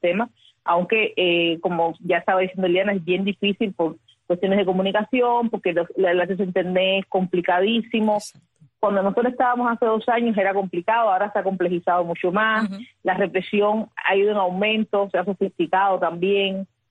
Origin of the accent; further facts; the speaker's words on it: Cuba; moved away; muchas de las que estamos en la coalición no hace tanto tiempo que salimos de Cuba, ¿no?